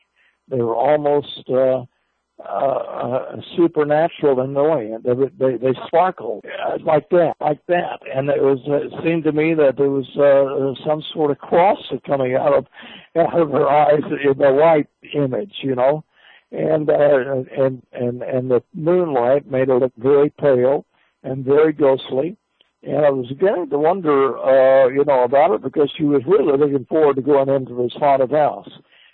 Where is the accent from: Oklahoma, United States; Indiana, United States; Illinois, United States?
Oklahoma, United States; Muskogee; the Ritz Theater here in my hometown of Muskogee